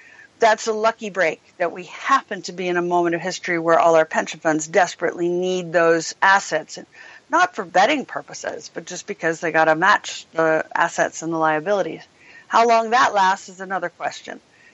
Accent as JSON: {"language": "English", "country": "United States", "said": "I think that the American side doesn't get this because, well, you know, I'm American and I've worked for now two presidents."}